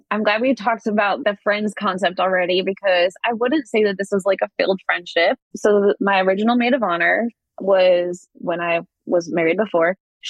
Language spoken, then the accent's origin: English; Illinois, United States; Her wedding, we're from the Chicago suburbs.